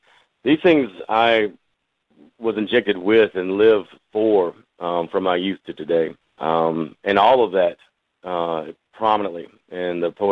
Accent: Athens, Georgia, United States; I grew up in Athens, most of that spent about 20 minutes south of there in Oglethorpe County.

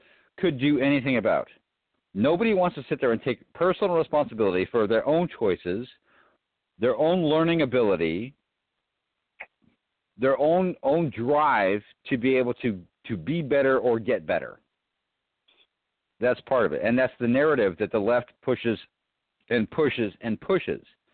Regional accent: California, United States; now in Virginia, United States; In my view, again, I came from California. I now live in Virginia.

